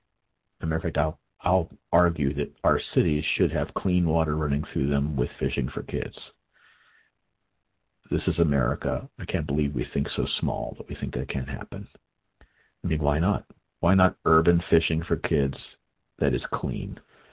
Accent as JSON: {"language": "English", "region": "the South", "country": "United States", "tie": "born or raised there", "said": "You know, I grew up in the South. We take things kind of slowly. We say, yes, ma'am, yes, sir."}